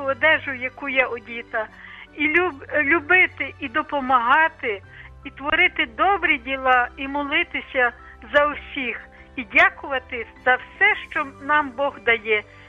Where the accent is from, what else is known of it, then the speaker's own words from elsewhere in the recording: Lviv, Lviv Oblast, Ukraine; Я зі Львова